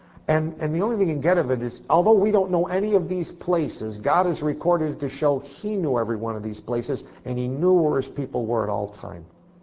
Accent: Poughkeepsie, New York, United States; born there; also born or lived in Marlboro / East Buffalo / Williamsville / Amherst; Maybe I was born in Poughkeepsie, and then I moved to, I don't know, we were in a place called Marlboro for a while, and then we were in East Buffalo, and then we moved to Williamsville and Amherst, then to Kenmore.

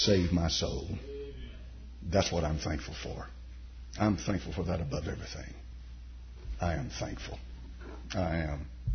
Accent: United States; So, you know, I'm an American.

